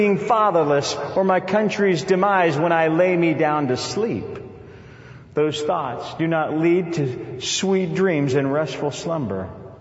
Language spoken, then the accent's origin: English; Colorado, United States; I'm from Colorado, that's how we roll it out there.